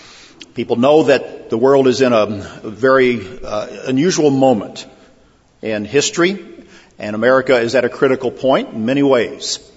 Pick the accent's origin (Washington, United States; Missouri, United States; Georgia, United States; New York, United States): Missouri, United States; Cape Girardeau; I was 18 years old. I went to it. Drove down from my hometown in Cape Girardeau, Missouri